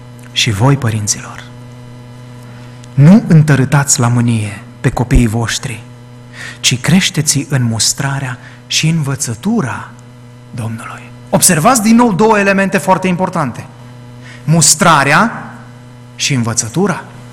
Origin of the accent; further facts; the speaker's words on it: Romania; pentru noi, ca și români, este greu să exprimăm lucrul acesta